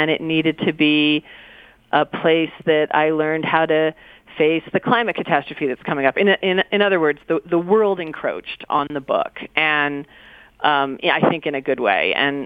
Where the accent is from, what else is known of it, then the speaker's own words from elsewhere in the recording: New Jersey, United States; because I was from New Jersey and I came out and I fell in love with this landscape